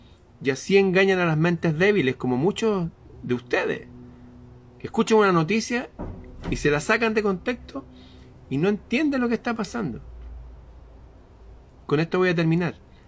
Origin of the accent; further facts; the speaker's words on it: Chile; aquí en Chile, en mi país, en el norte de Chile